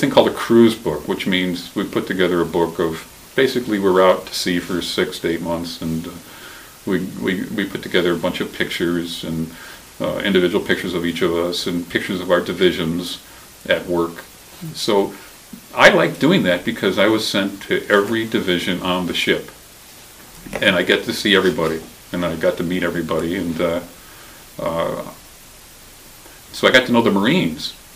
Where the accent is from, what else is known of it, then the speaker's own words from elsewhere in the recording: Detroit, Michigan, United States; It's interesting that when I finally got back to Detroit, my hometown